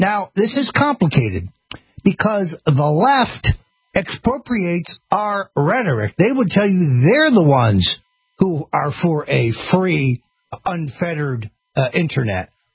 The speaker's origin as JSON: {"language": "English", "region": "Florida", "country": "United States", "said": "who single-handedly legalized medicinal marijuana in my home state of Florida"}